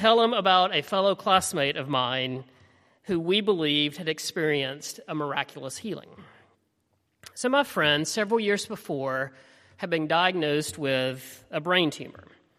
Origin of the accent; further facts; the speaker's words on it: Alabama, United States; When I was in high school, growing up in Alabama in the heart of the Bible Belt